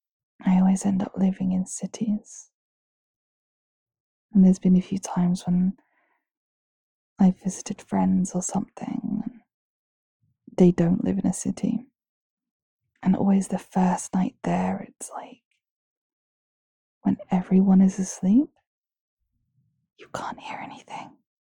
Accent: London, United Kingdom; I grew up in London, so I think once you get through that noise, you know, you can pretty much sleep through anything. Where I grew up, actually, in London, it was on like a council estate

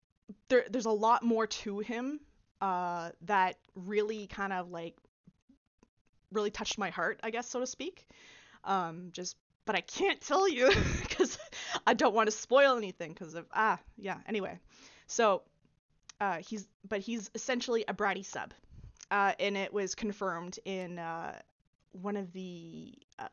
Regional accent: Canada; I am Canadian. Was born and raised here in the city that I live in, and I haven't really gone anywhere else. So, I do know quite a bit of French. I grew up with it essentially in school.

